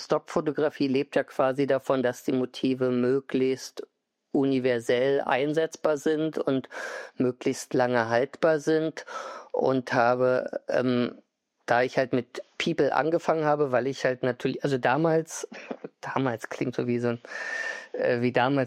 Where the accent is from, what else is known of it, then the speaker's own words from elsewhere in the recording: Berlin, Germany; born there; ich bin gebürtiger Berliner.